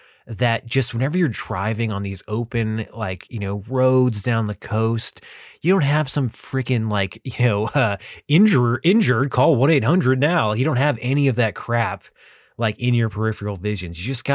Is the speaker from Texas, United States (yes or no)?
yes; Texas, United States; also born or lived in Los Angeles County / Thousand Oaks; since I moved there as a little kid, since I moved to Texas. I mean, I was born in Los Angeles County and then lived with some family in Thousand Oaks until I was about 3 or 4 years old.